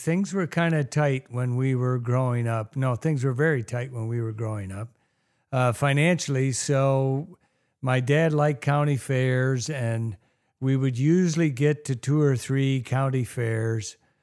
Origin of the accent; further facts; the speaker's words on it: Milan, Ohio, United States; I grew up in Milan, Ohio, right outside of Milan. And for those of you who don't know, that small village is the birthplace of Thomas Edison.